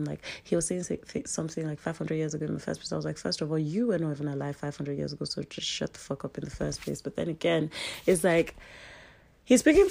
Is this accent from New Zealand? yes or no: no; Nigeria; now in United States; I live in America and I'm a Nigerian. I was born here, great, but I live in America and I'm a Nigerian.